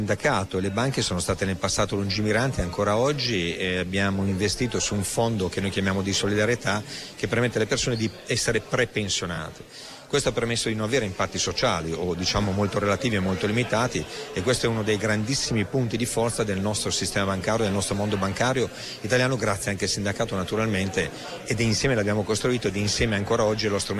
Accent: Reggio Emilia, Emilia-Romagna, Italy; io vengo da Reggio Emilia

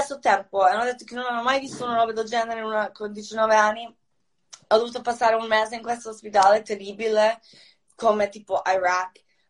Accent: Sisak, Sisak-Moslavina County, Croatia; Italian is a second language; also born or lived in Zagreb; sono nata a Zagabria, ma sono di Sisak. Sono nata a Zagabria solo perché mia mamma ha detto io non faccio figli in questo paesino di merda.

